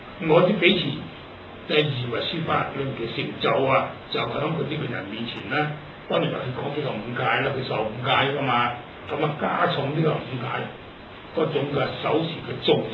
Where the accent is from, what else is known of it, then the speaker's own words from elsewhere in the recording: Hong Kong; 又或者今日咧，我哋香港話咩三司啊